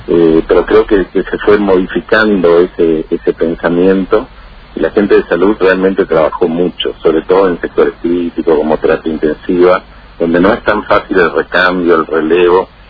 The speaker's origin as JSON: {"language": "Spanish", "country": "Argentina", "said": "nos merecíamos esto como argentinos."}